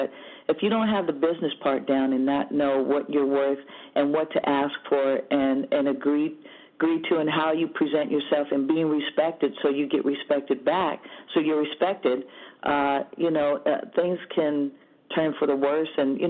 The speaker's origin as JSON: {"language": "English", "region": "California", "country": "United States", "tie": "born or raised there", "said": "I mean, I'm extremely proud of being born and raised in the Bay Area."}